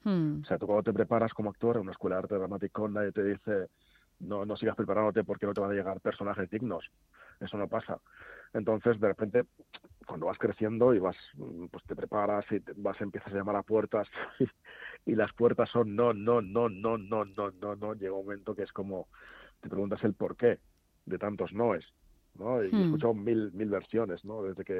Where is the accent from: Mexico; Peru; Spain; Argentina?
Spain; Madrid, Community of Madrid; also born or lived in Ciempozuelos; yo soy de Vallecas y de Cempozuelo, yo soy el típico madrileño, jobar, o sea, yo tengo mi barrio y mi pueblo.